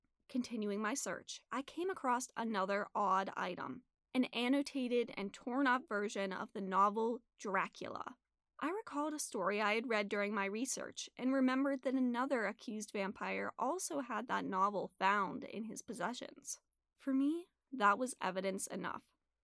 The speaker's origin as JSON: {"language": "English", "region": "Rhode Island", "country": "United States", "tie": "born or raised there", "said": "Growing up in Rhode Island, I'd often heard stories of spooky occurrences involving monsters with fangs and an appetite for blood."}